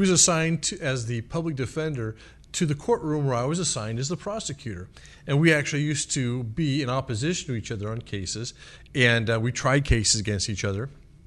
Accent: Iowa, United States; I grew up in a small town in Iowa. I graduated with 37 people in my graduating class.

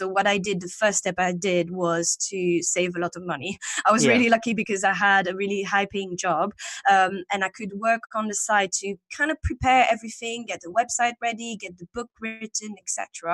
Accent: Belgium; first language French; English is a second language; moved away as an adult; now in London, United Kingdom; First in French, because that's my native language. I'm from Belgium. And then I moved to London 7 years ago.

